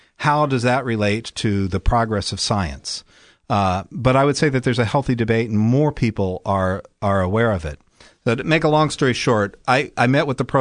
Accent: the South, United States; because I grew up in the South, we'd go out for barbecue.

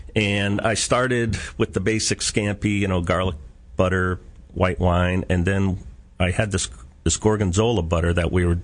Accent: Hartford, Connecticut, United States; I grew up in Hartford, Connecticut. I grew up in an Italian neighborhood, which...

